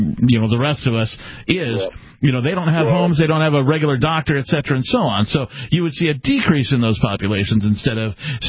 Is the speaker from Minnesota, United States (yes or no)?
no; Seattle, Washington, United States; I'm from Seattle, I have some friends back there